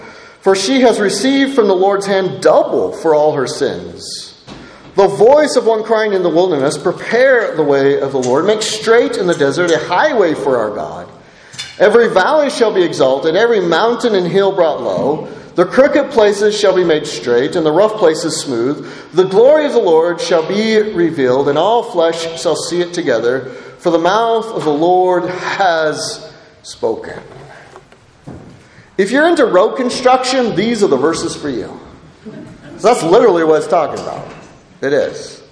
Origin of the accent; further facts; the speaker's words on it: Idaho, United States; And I grew up in Idaho where all the roads are crooked and there's a river on the side.